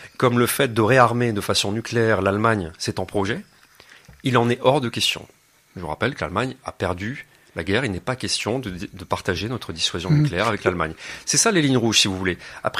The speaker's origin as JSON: {"language": "French", "country": "France", "said": "Moi, je suis français, je suis pas allemand"}